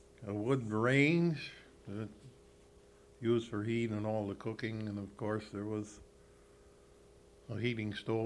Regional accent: Leland, Michigan, United States; born there; I was born in Leland, September 5th, 1906.

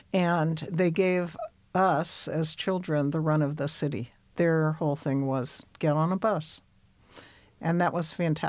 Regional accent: San Francisco, California, United States; On the other hand, growing up in San Francisco when I did, my mother at that time mostly was an artist

